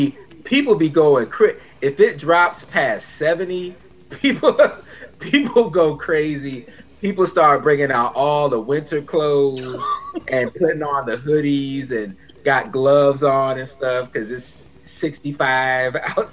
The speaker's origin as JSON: {"language": "English", "town": "Fort Lauderdale", "region": "Florida", "country": "United States", "tie": "born or raised there", "also_born_or_lived": "Miami", "said": "I'm born and raised in South Florida. I was born in Miami, and it's only been a shift from I was living in Miami, then my family moved to Broward, you know, like Fort Lauderdale."}